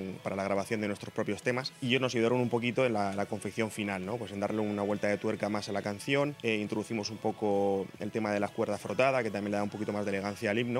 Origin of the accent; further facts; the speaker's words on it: Elche, Valencian Community, Spain; yo soy de Elche, igual que Javier Rodríguez, también el guitarrista, los dos somos de Elche